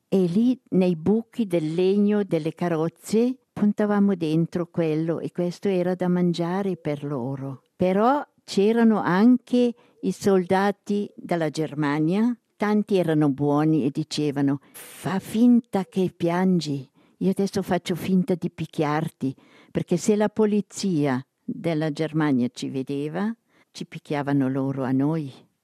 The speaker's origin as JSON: {"language": "Italian", "region": "Schaffhausen", "country": "Switzerland", "tie": "born there", "said": "Sono nata a Schaffhausen nel 1927."}